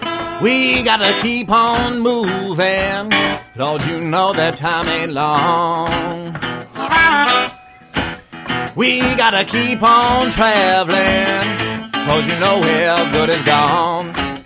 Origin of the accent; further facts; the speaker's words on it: St. Louis, Missouri, United States; I'm from St. Louis, and I grew up, you know, and … still performs there once a month. Actually, I grew up not far from Berry Park